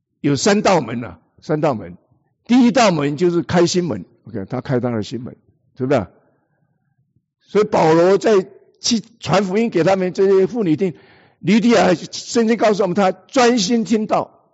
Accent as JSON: {"language": "Chinese", "country": "Taiwan", "said": "我们是台湾来的，温州还没去过"}